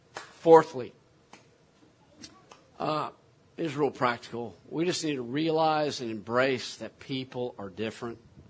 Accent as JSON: {"language": "English", "town": "Houston", "region": "Texas", "country": "United States", "tie": "born or raised there", "said": "I'm a Boston Red Sox fan. Okay, so there you go. And I grew up in Houston, so there you go."}